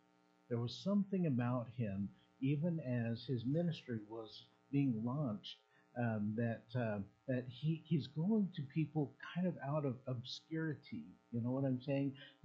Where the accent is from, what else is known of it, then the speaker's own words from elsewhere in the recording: Juneau, Alaska, United States; I was born and raised in Juneau, so I thought fresh vegetables were fresh because it said fresh.